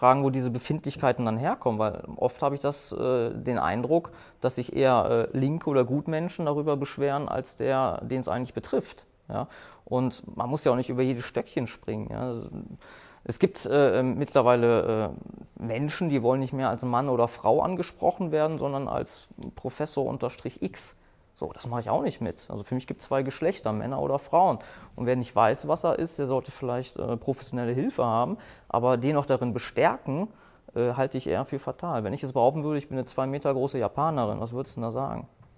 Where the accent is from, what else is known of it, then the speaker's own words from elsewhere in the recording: Cologne, North Rhine-Westphalia, Germany; Ja, wir kommen zwar aus Köln